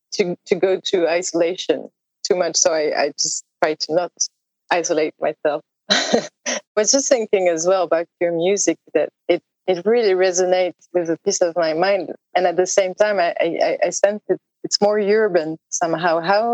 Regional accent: Provence-Alpes-Côte d'Azur, France; Not far from where I moved recently in Aix-en-Provence. It's the Provence, south of France, a very tiny village as well.

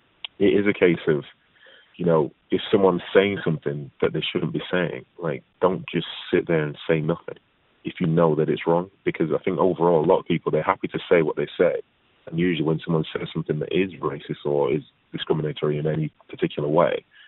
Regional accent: Manchester, North West England, United Kingdom; From where I was raised, I think things have changed quite a lot.

